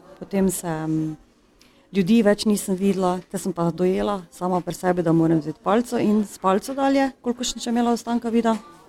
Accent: Grušova, Drava, Slovenia; iz Grušove, iz Medobčinskega društva slepih in slabovidnih v Mariboru.

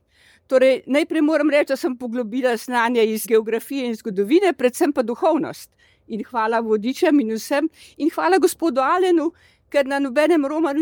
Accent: Rova, Central Slovenia, Slovenia; iz Domžal, pravzaprav iz Rov, to je tam, kjer so rokovnjači.

